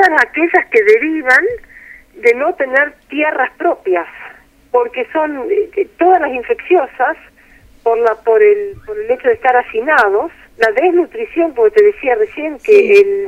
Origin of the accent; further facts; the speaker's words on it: Argentina; nosotros como argentinos.